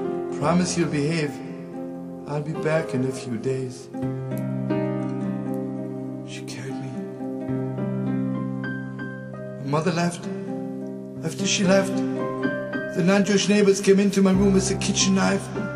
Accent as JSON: {"language": "English", "town": "Lodz", "region": "Łódź Voivodeship", "country": "Poland", "tie": "born there", "second_language": "English", "said": "I was born in Lodz. And when the Germans came to Lodz, I was 4 years old."}